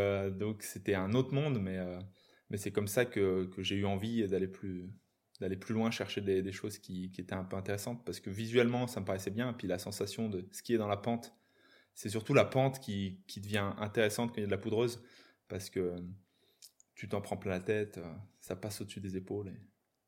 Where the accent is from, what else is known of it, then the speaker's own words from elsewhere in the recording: Grand Est, France; comme je viens de là en fait, je viens de Moselle